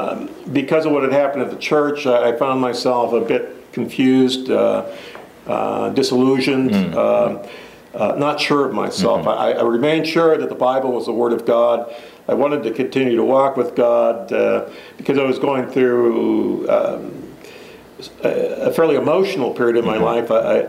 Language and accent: English; Seattle, Washington, United States; Well, I was born and raised in Seattle, probably the last remaining native-born son. Everybody else is from someplace else.